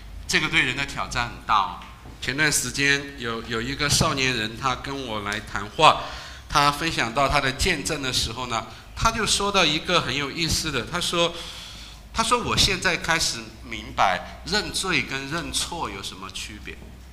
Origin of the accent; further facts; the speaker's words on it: Chengdu, Sichuan, China; 我们成都人特别的在乎这个什么